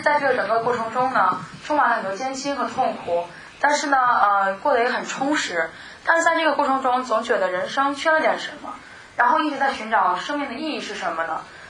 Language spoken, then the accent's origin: Chinese; Liaoning, China; now in United States; 我是来自中国辽宁啊。